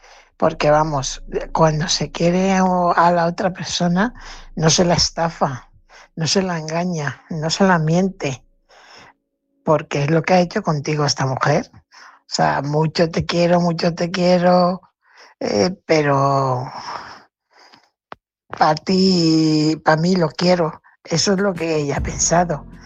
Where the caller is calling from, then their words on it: Fuenlabrada, Community of Madrid, Spain; corresponsal de Fuenlabrada.